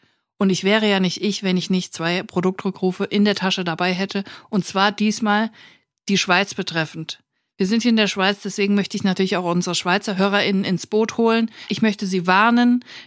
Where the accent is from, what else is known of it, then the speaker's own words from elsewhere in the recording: Germany; Ich bin Deutsche, ich möchte dazu nichts sagen.